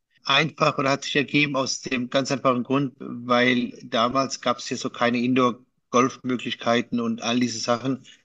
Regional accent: Baden-Württemberg, Germany; Ich bin groß geworden und aufgewachsen im Heidelberger Raum.

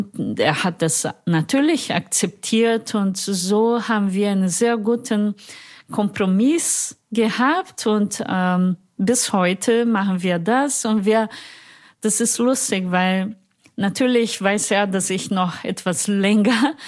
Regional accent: Minas Gerais, Brazil; now in Germany; meiner Familie in meiner Heimatstadt in Minas Gerais.

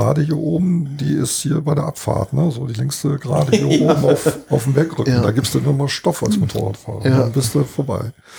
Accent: Schleswig-Holstein, Germany; ich komme ja aus Nordfriesland oben, also Nordfriesland mit E.

